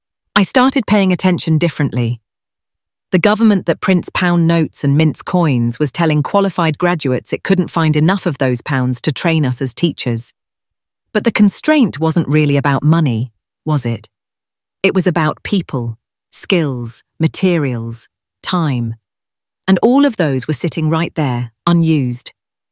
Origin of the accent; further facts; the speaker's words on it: Blackheath, London, United Kingdom; Growing up in Blackheath, family gatherings meant me surrounded by younger cousins